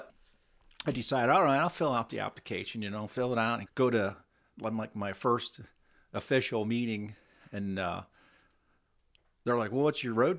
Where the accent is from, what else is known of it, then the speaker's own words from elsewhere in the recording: Lebanon, United States; So I was born here in Lebanon. We lived on Fifth Street in Lebanon.